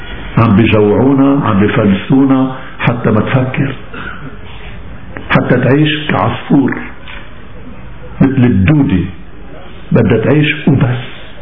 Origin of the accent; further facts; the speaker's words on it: Lebanon; نحن شعب لبناني واحد، نحن شعب لبناني واحد